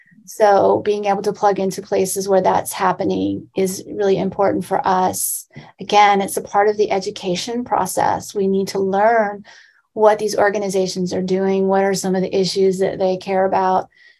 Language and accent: English; the South, United States; I grew up here in the South. I didn't know anything about feminism until I left, until I went to school.